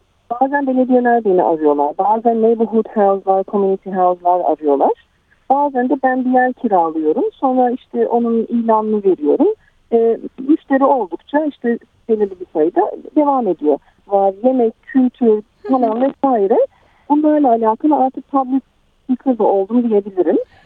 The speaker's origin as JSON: {"language": "Turkish", "region": "Black Sea Region", "country": "Turkey", "lives_now": "Australia", "said": "Bir mercimek çorbası bile bizde Karadeniz'de farklı yapılıyor."}